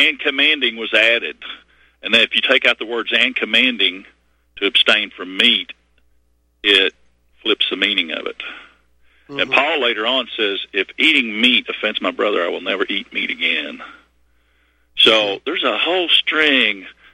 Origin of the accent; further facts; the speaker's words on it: Bible Belt, United States; which I grew up in the Bible Belt with all the doom and gloom and late great planet Earth